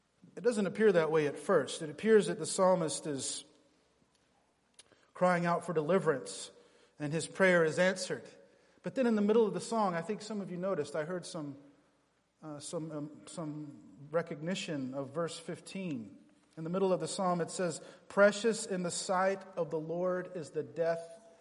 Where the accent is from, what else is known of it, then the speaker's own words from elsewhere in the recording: Appalachia, United States; I'm from the Appalachian Mountains and grew up listening to those old bluegrass songs.